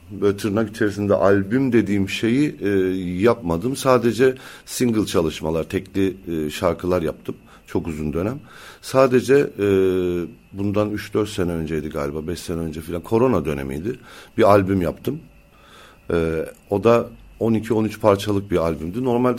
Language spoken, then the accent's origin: Turkish; Cyprus; Ama öncelikle bir Kıbrıslıyım, Mavsa doğumluyum, onu söyleyeyim herkese, gargacıyım yani.